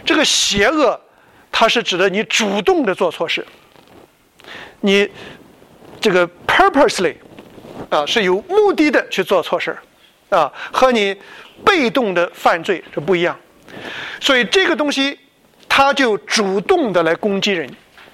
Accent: China; 我们中国人当中的好人呢，往往里边有一种和笨联系在一起

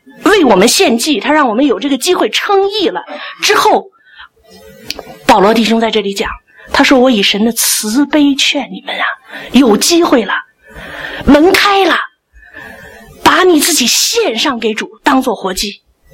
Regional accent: China; now in Australia; 当我作为一个中国人，我不能够进入到澳洲的教育系统里的时候

